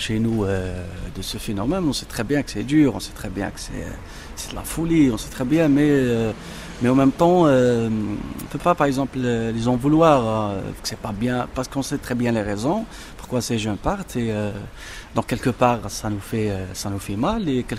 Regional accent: Algeria; mais en tant qu'Algérien, l'Algérien, quand il voit ce film, il réagit.

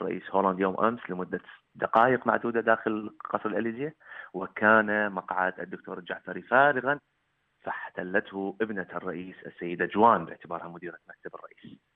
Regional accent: Iraq; أنا صحفي عراقي

